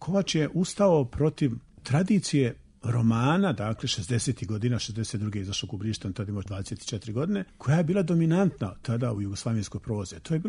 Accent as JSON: {"language": "Bosnian", "town": "Tuzla", "region": "Tuzla Canton", "country": "Bosnia & Herzegovina", "said": "ja sam došao iz Tuzle i tako dalje"}